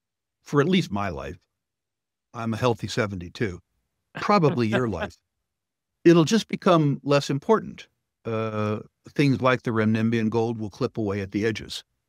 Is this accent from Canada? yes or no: no; United States; You know, in the U.S., I'm an American, so I'm prone to criticize my own place because I understand it.